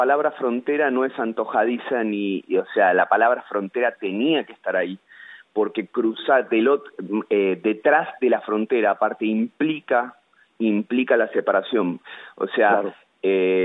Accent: Buenos Aires, Argentina; Yo soy un orgulloso hombre proveniente de San Telmo, la República de San Telmo, en Buenos Aires, y recontra porteño. Tengo adoquín, que son las piedras de las calles, y casas viejas en las venas.

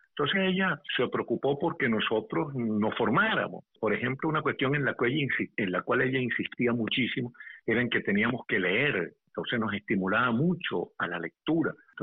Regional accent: Caripe, Monagas, Venezuela; Entonces yo soy de Caripe, y los que somos de Caripe siempre estamos muy orgullosos de nuestro pueblo.

